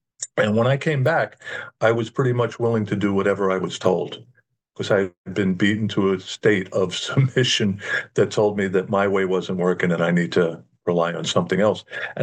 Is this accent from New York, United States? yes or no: yes; Bronx, New York, United States; I'm a bum from the Bronx who got sober by with the nice people who took me in.